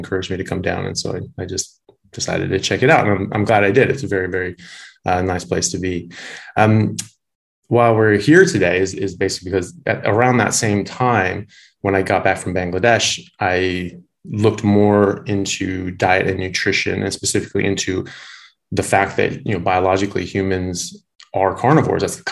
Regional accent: United States; now in Australia; So I'm an American doctor, but I practice here in Australia.

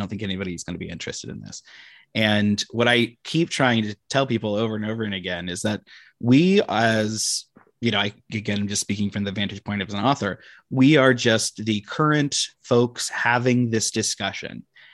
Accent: United States; I, as an American, am speaking to you as somebody who comes from the place that my ancestors come from.

